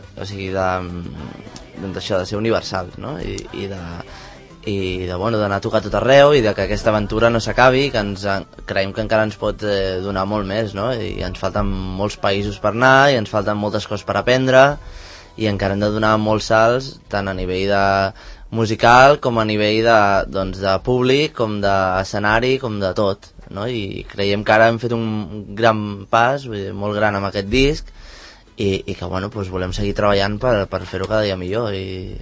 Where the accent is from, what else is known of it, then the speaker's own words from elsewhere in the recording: Barcelona, Catalonia, Spain; vaig jugar tota la meva infància a Gràcia